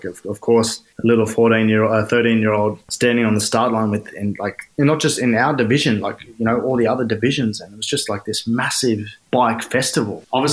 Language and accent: English; Inverell, New South Wales, Australia; I mean, I grew up in Inverell. It's a pretty small country town in New South Wales.